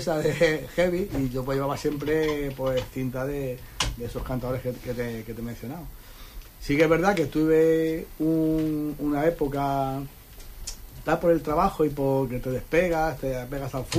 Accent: Madrid, Community of Madrid, Spain; No soy de Madrid, pero los de Madrid somos de donde queremos, entonces también soy de Huelva.

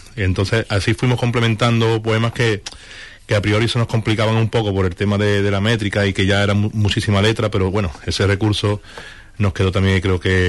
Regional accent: Huelva, Andalusia, Spain; tenemos que tener en cuenta que soy de Huelva

